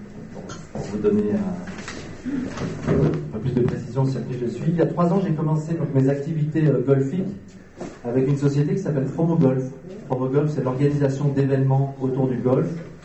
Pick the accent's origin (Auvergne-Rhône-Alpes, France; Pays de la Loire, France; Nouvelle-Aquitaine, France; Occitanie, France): Auvergne-Rhône-Alpes, France; Lyon; also born or lived in Charente; 43 ans, célibataire, sans enfants, d'origine charentaise et j'ai grandi à Lyon.